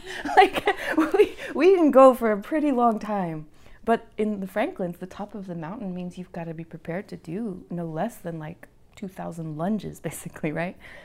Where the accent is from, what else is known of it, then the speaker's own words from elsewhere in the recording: El Paso, Texas, United States; I'm a mother of one, Callista, who's sitting here next to us. And I'm from El Paso, Texas.